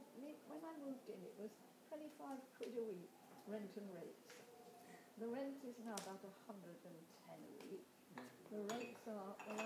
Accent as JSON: {"language": "English", "region": "London", "country": "United Kingdom", "said": "I'm a Londoner, and I enjoy being a Londoner"}